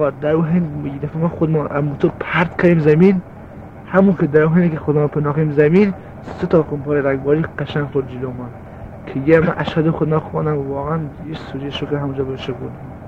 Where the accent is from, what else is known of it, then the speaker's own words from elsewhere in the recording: Kermanshah, Iran; born there; من در سال 1342 متولد شدم از باختران.